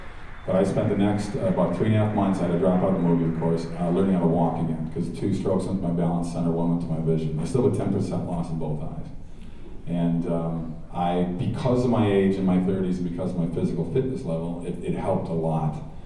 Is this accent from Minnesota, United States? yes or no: yes; Minnesota, United States; now in Los Angeles, United States; Minnesota Vikings. I'm from Minnesota, guys. I'm sorry. You know? I'm loyal to my state. Even though I left, I still watch.